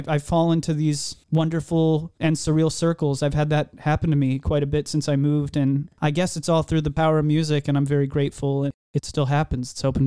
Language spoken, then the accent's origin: English; Arlington, Texas, United States; now in Los Angeles, United States; No, I grew up in Arlington, Texas.